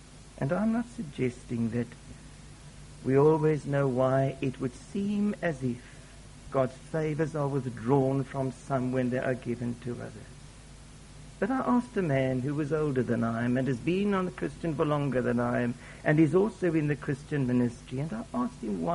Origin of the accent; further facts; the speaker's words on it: South Africa; as we sometimes say in Afrikaans in my home country